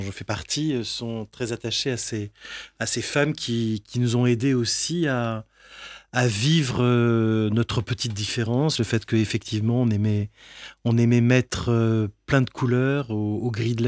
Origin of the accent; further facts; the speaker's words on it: Marseille, Provence-Alpes-Côte d'Azur, France; Et moi, je suis marseillais, ça ne s'entend pas.